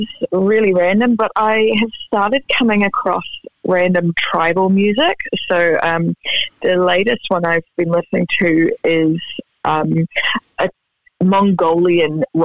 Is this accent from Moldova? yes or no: no; Hong Kong; Both of us are big foodies, and we grew up in Hong Kong, so we had a real Asian influence in our culinary experience.